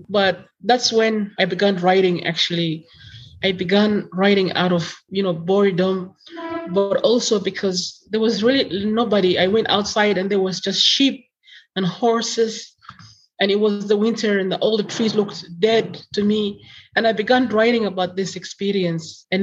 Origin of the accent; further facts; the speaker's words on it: Zambia; also born or lived in Netherlands; I had a very strong, you know, Somali identity. I knew that even though I grew up in Zambia and even though I spent many years in the Netherlands and I had a Dutch citizenship